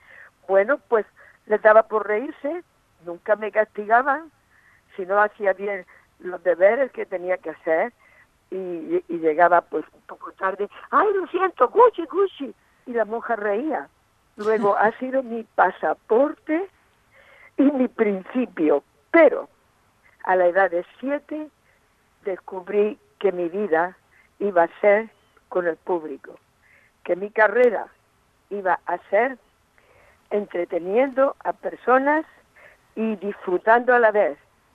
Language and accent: Spanish; Murcia, Region of Murcia, Spain; born there; Y Murcia, donde yo nací, es la más famosa ciudad de España